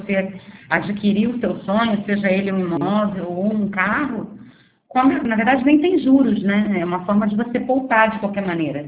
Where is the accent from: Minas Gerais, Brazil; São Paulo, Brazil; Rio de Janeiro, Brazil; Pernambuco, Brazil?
Rio de Janeiro, Brazil; Eu sou do Rio de Janeiro